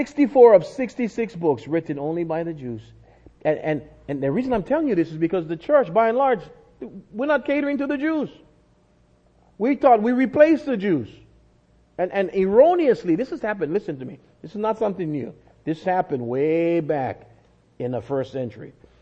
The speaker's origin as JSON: {"language": "English", "region": "Hawaii", "country": "United States", "said": "See, I can look at this as a Hawaiian and say, well, I can see semblances of Hawaii in here."}